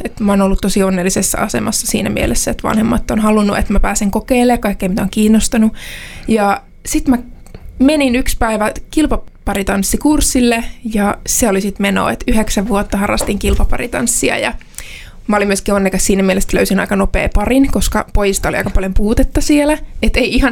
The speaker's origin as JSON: {"language": "Finnish", "town": "Vaasa", "region": "Ostrobothnia", "country": "Finland", "tie": "born or raised there", "moved": "as an adult", "lives_now": "Helsinki, Finland", "said": "Mä oon Järbystä, aika läheltä Strömsötä, ja siellä on lapsuuteni viettänyt"}